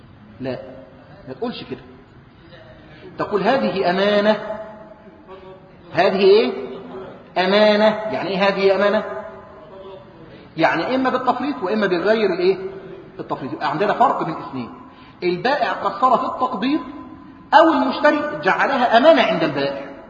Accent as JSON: {"language": "Arabic", "country": "Egypt", "said": "يعني إحنا الآن عندنا في مصر بنقول إيه؟ الاحتياط النقدي"}